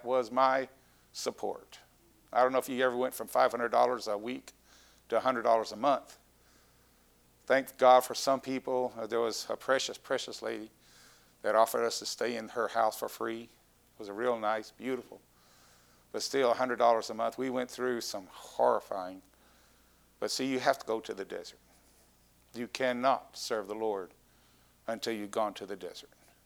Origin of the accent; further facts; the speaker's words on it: Texas, United States; But I'm a Texan. I'm sorry. I just can't handle cold misery of weathers.